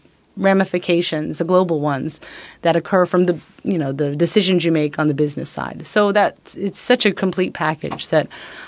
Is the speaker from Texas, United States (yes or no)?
yes; Austin, Texas, United States; now in Philadelphia, United States; So I'm actually from Austin, Texas. It's pretty not related to Japan in any way, shape, or form.